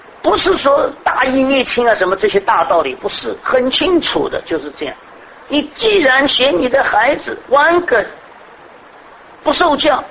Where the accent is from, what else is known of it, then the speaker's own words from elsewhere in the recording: Shanghai, China; 我们上海人说，那里头的儿子自己的好